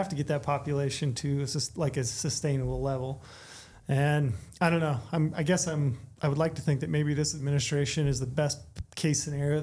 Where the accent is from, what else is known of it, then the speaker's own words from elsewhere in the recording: Cedar City, Utah, United States; I am from Cedar City. This is it's in my blood.